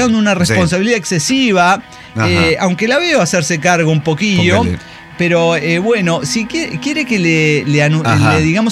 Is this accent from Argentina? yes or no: yes; Argentina; Soy un chabón de Argentina, estoy llamando por el concurso.